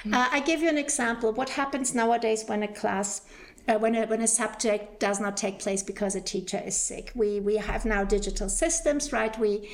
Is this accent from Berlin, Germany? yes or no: yes; Berlin, Germany; I grew up in Berlin, and I was in Berlin. I went to high school in Berlin